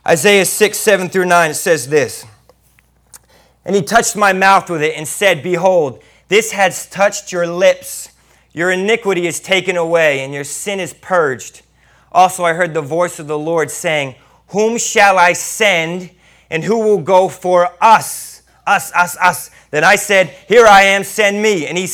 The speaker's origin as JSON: {"language": "English", "region": "Florida", "country": "United States", "tie": "born or raised there", "lives_now": "San Antonio, United States", "said": "I grew up in Florida. I haven't seen every single hurricane, but I typically know the patterns."}